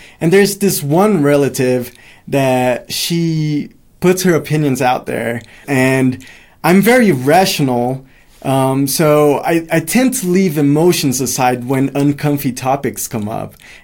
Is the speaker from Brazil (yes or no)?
yes; Brazil; I'm from Brazil